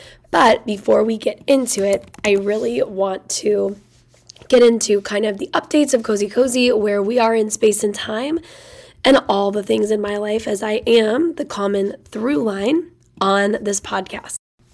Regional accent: Indiana, United States; She is an Indiana girl, which I love because I am from Indiana

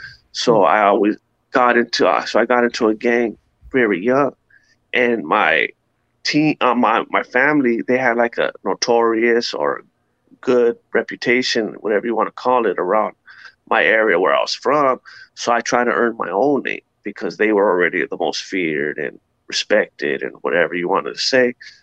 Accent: La Puente, California, United States; I'm from La Puente, California, and I'm a Mexican, and I grew up as a child, every single male in my family was a gang member.

